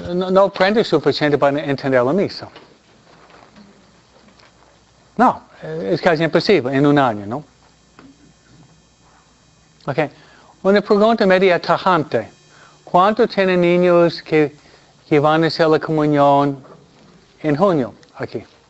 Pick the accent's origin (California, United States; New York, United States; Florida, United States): New York, United States; Yo vengo de Nueva York, ¿no? Cae la nieve, ¿no?